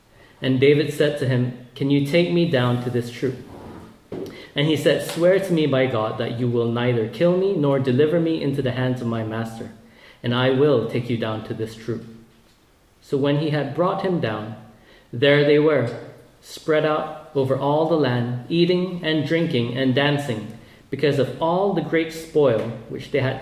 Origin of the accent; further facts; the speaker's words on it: Malaysia; now in Northern Ireland, United Kingdom; Northern Ireland home for 10 years now, I moved here in 2012. But I'm originally from Malaysia